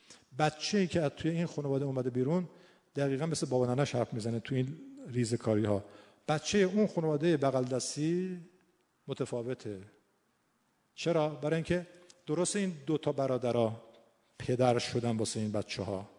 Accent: Iran; آخرش ما ایرانی هستیم.

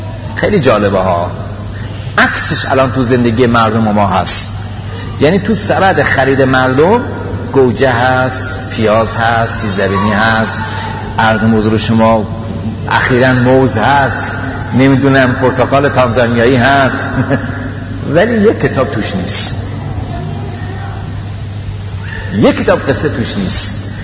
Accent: Iran; من ایرانیم

